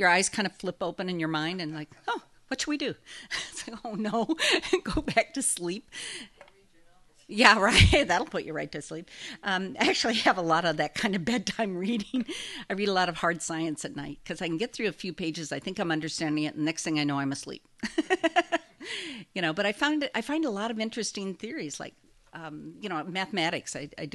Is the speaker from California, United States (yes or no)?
no; Omaha, Nebraska, United States; But then I grew up in Omaha, and nobody ever went west of Omaha either. I think I come from people who don't go anywhere